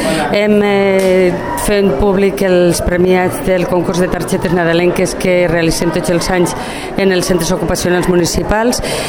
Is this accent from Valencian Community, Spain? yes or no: yes; Valencian Community, Spain; celebrar una picaeta com a bons valencians